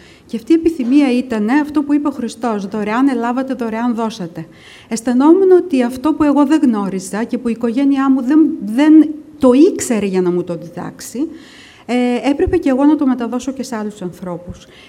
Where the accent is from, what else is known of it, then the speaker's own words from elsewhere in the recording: Greece; also born or lived in Melbourne, Australia; Γεννήθηκα στη Μελβούρνη της Αυστραλίας και ήρθα 8 χρονών στην Ελλάδα